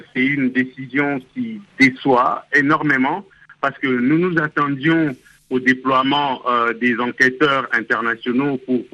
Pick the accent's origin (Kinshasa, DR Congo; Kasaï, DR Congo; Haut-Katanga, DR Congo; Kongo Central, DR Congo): Kasaï, DR Congo; moi qui vous parle, je suis originaire du Kassai.